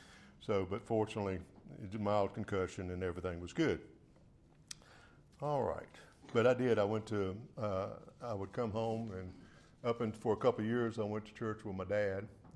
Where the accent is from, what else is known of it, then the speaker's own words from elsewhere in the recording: Reidsville, North Carolina, United States; Growing up small town Reidsville, growing up, I grew up on Lawsonville Avenue over there. If you know where Lawsonville Avenue School is, I grew up a block from that.